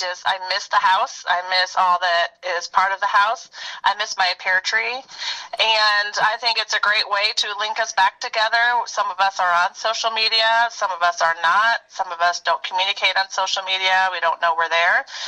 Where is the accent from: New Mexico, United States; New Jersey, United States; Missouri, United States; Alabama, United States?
New Mexico, United States; Las Cruces; born there; also born or lived in Ohio; I was born in April of 1972, and I was born in Las Cruces, New Mexico.